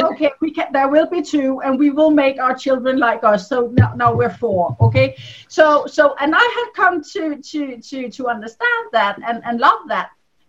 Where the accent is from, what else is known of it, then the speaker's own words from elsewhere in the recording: Denmark; English is a second language; I'm a Dane. I'm from Denmark.